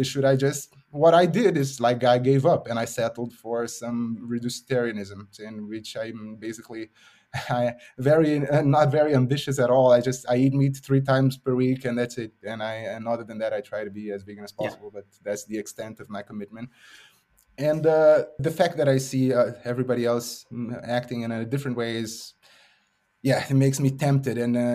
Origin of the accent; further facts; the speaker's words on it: Brazil; I mean, I'm from Brazil and I was eating meat all the time.